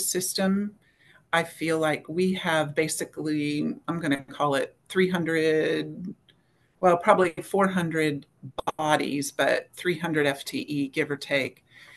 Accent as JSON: {"language": "English", "town": "Chicago", "region": "Illinois", "country": "United States", "tie": "born or raised there", "lives_now": "Texas, United States", "said": "H-E-B is the greatest grocery store in the country, and I grew up outside Chicago, so they have everything."}